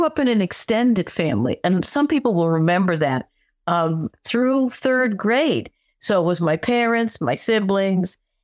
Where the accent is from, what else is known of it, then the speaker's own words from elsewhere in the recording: Connecticut, United States; I grew up on the East Coast. Some people know I'm from Connecticut originally.